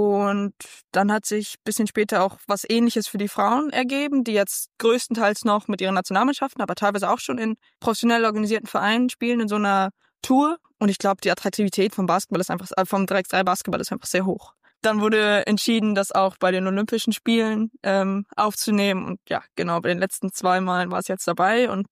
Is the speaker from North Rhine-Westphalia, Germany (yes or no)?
yes; Bonn, North Rhine-Westphalia, Germany; ich komme ja aus Bonn und ich würde sagen, Bonn ist schon eine Basketballstadt